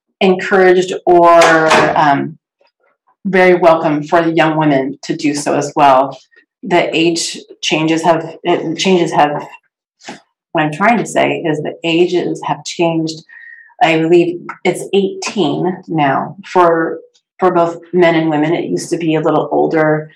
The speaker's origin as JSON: {"language": "English", "town": "Clovis", "region": "California", "country": "United States", "tie": "born or raised there", "said": "I grew up in Clovis, in the Fresno area."}